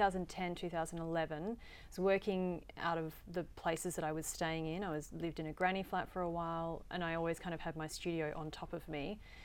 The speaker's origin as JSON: {"language": "English", "town": "Alfred Cove", "region": "Western Australia", "country": "Australia", "tie": "born or raised there", "said": "Well, I grew up in Applecross, well, Alfred Cove."}